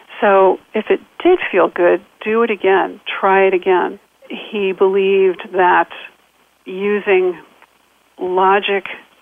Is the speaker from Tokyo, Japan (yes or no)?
yes; Tokyo, Japan; And I grew up in Tokyo, a city of 11 million at that point.